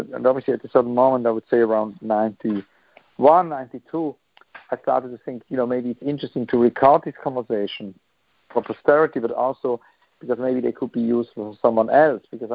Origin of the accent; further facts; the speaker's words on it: Zurich, Switzerland; You know, I'm from Zurich, the city of Dada.